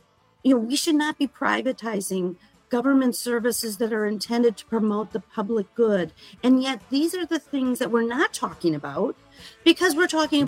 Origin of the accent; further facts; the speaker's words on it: United States; born there; I know I was born here in the United States. I know I am a citizen, and I am affirming that.